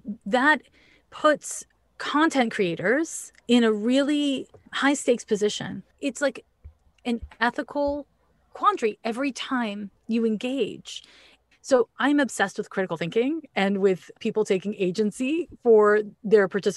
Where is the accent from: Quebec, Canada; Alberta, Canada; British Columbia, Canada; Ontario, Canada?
Quebec, Canada; Montreal; I'm from Montreal, Quebec. I was born in the mid-70s